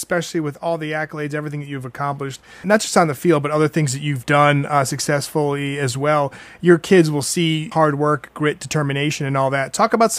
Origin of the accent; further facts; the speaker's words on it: Mishawaka, Indiana, United States; born there; I was born in 79 in South Bend in Mishawaka. We were maybe a few blocks away from the Notre Dame campus.